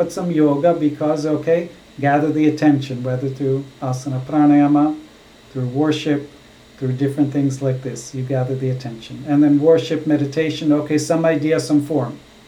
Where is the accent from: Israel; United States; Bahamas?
Israel; maybe because I grew up in Israel, maybe they'll talk about Middle East situation